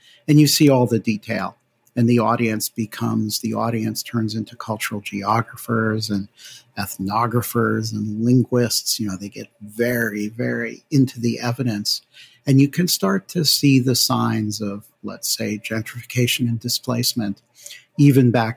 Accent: New Haven, Connecticut, United States; And I think the truth is that I grew up in New Haven, Connecticut.

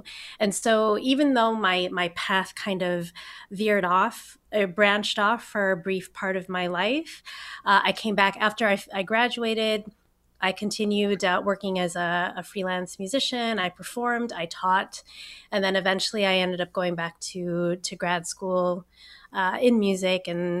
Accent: Chicago, Illinois, United States; So I grew up in Chicago, and I finished high school, and my family had plans to move back to Thailand, actually, after I finished high school.

